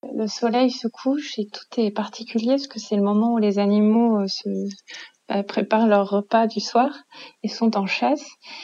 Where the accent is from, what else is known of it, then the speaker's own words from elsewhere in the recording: France; parce que lui ne comprenait pas ce que je faisais, moi, en tant que petite Française, avec un bateau de pêche si loin du Bangladesh.